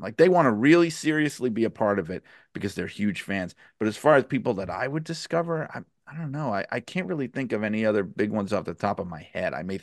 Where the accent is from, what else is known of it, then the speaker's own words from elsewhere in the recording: Brooklyn, New York, United States; I grew up in Brooklyn in the 70s and 80s. So, you know, I remember from the very beginning of a lot of that stuff.